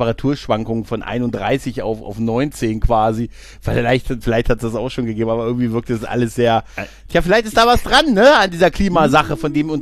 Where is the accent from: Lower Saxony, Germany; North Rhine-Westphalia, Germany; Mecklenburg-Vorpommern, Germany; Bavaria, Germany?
Lower Saxony, Germany; wir haben alle diese Niedersachsen-Tickets gehabt und dann im Sommer immer nach so Hannover, da endet es ja für uns als Niedersachse.